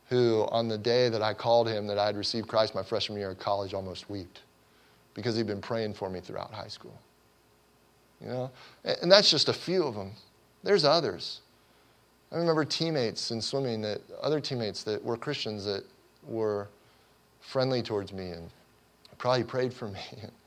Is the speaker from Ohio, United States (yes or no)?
yes; Cincinnati, Ohio, United States; I grew up in Cincinnati, Ohio